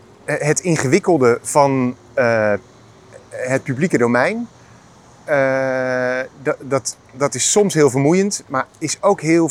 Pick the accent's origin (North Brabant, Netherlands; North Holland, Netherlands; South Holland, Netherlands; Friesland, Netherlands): South Holland, Netherlands; Leiden; Ik kom uit Leiden.